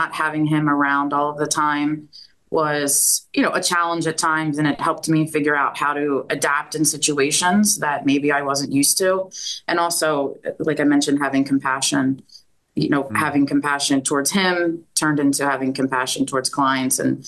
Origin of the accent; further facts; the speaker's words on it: Pottstown, Pennsylvania, United States; I'm from Pottstown, Pennsylvania, which is a suburb outside of Philadelphia.